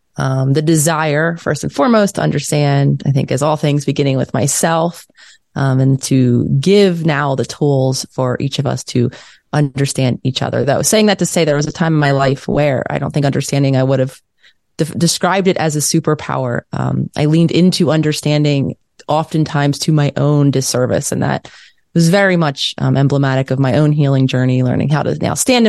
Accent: Philadelphia, Pennsylvania, United States; I had made the decision to live in my hometown, which was Philadelphia at the time.

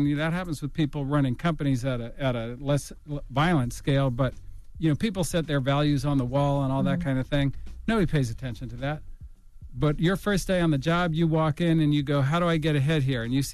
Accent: Berkeley, California, United States; I grew up in the East Bay, Berkeley, California, right next to Oakland. So I came up in kind of that thing.

